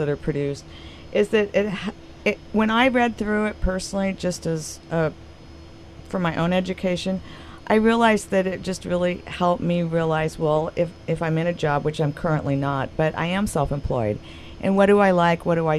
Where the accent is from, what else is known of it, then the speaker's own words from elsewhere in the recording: Nebraska, United States; So look how far I've come. I came from Nebraska, and I'm on the radio with you.